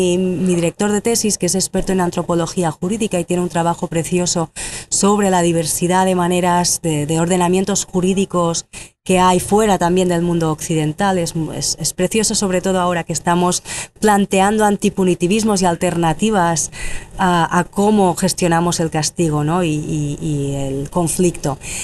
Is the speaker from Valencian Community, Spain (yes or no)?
no; Balearic Islands, Spain; en Mallorca, que es de donde soy, y que es donde venía a pasar verano, Semana Santa, Navidades.